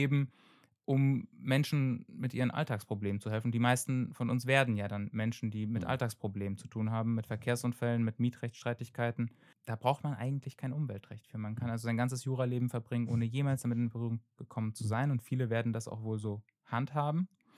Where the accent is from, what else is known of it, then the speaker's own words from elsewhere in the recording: Berlin, Germany; Ich komme aus Berlin, ich habe dann auch in Berlin mein Abi gemacht